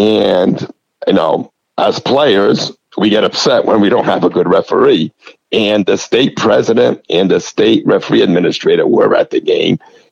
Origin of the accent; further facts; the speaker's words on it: New England, United States; when I was growing up in the New England area